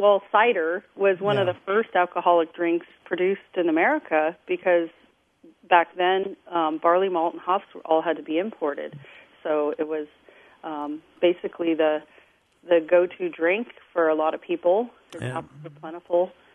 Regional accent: Vermont, United States; moved away; I've always been sad that I grew up in Vermont but didn't start brewing until after I had moved away

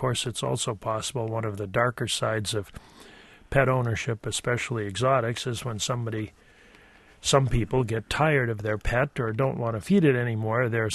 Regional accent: New Hampshire, United States; I'm actually from New Hampshire, just north of Massachusetts, and a lot of us New Hampshire folks felt about Massachusetts kind of the way a lot of Wisconsin folks feel about Chicago and Illinois.

